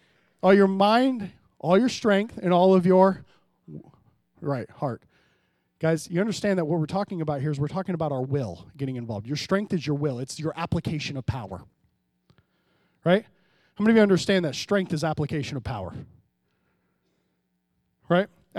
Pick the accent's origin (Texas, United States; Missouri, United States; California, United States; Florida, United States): Florida, United States; where I grew up in Florida, we would go to youth, and man, we gave altar calls every week